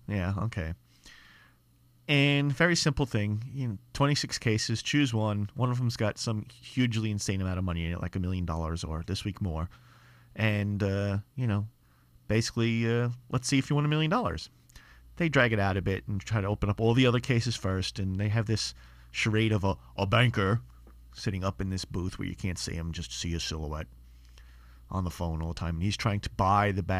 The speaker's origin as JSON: {"language": "English", "town": "Staten Island", "region": "New York", "country": "United States", "tie": "born or raised there", "said": "Now, I grew up in Staten Island, so I know what I talk of when I talk of Staten Island and women from Staten Island."}